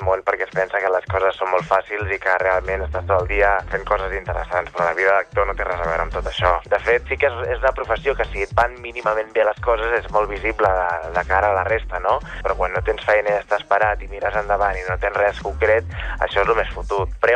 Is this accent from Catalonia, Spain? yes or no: yes; Calafell, Catalonia, Spain; soc actor i soc de Calafell.